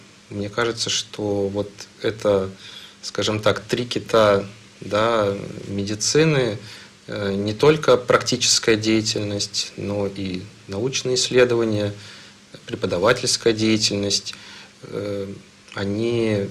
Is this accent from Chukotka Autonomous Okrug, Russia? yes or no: no; Saint Petersburg, Russia; Я родился в Санкт-Петербурге. У меня родители большую часть жизни прожили в Санкт-Петербурге. И, наверное, я могу о себе говорить, что Санкт-Петербург – это мой родной город.